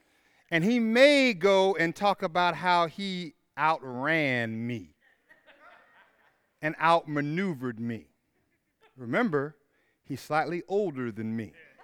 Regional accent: Tallahassee, Florida, United States; But for me, growing up in Tallahassee, and I grew up in Woodgate, we had the luminaries

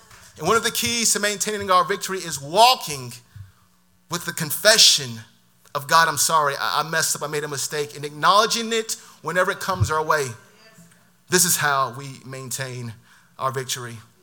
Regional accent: Augusta, Georgia, United States; I'm from South Augusta, man.

